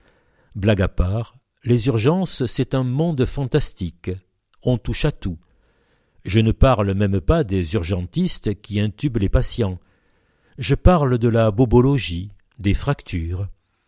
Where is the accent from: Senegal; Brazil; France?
France; Marseille, Provence-Alpes-Côte d'Azur; Je suis né à Marseille, dans la fameuse clinique Bouchard. J'ai grandi près du château de la Buzine, dans une famille avec le sens du service public.